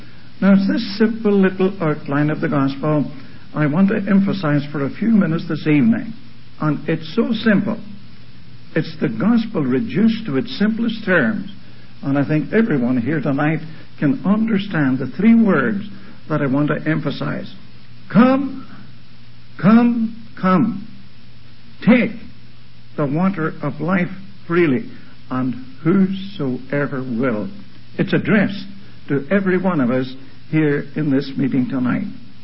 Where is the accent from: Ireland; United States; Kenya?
Ireland; Many years ago in my native land, I was born in Ireland